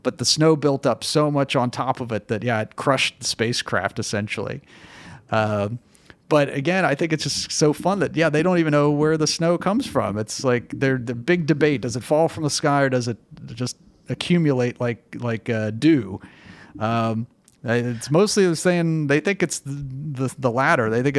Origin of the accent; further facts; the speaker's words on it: Columbus, Ohio, United States; Now, I'm from Columbus, which is not necessarily any tougher than it is in Cincinnati, but we wouldn't let an inch of snow stop us.